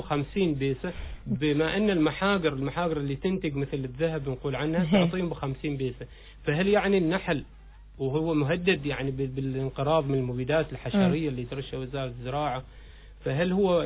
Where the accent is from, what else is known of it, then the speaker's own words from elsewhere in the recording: Oman; احنا عمانيين